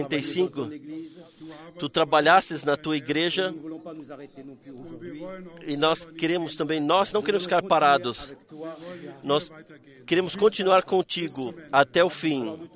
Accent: Brazzaville, Republic of the Congo; eu venho de Brazzaville.

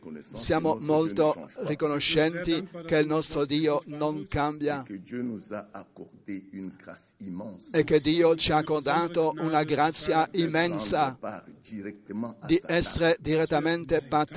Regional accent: Cameroon; Io provengo dal Camerun con tutti i saluti dei fratelli e sorelle

